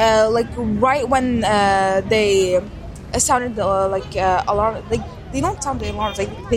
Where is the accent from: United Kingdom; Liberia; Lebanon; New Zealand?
Lebanon; I'm 14 and I'm from Hadas. Lebanon is honestly such a beautiful place